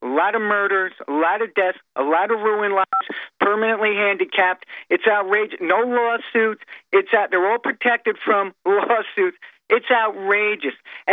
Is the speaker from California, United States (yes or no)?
no; New York, United States; I'm a New Yorker. I don't live in the city.